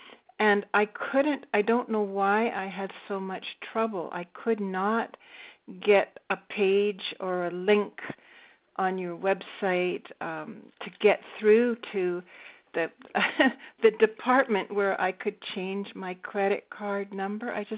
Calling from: Victoria, British Columbia, Canada; I'm calling from Victoria in Canada

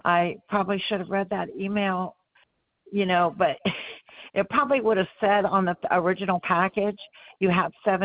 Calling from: Ohio, United States; I'm calling from Ohio, and we had that bad storm

